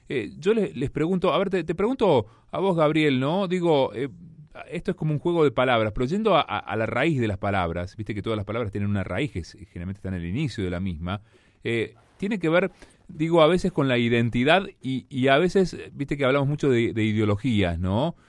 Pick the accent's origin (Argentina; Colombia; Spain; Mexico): Argentina; como argentinos, por ejemplo, pensando, ¿no?, en este contexto de país que tenemos.